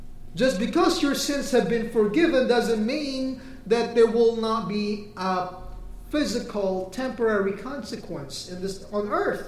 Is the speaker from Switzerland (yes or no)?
no; Philippines; Asian cultures are worse, too. I can say that as a Filipino.